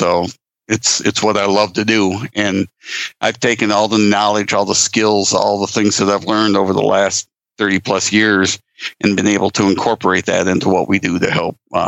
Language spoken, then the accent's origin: English; Lake Michigan area, United States; I was born and raised around Lake Michigan, and I've always been drawn back to it.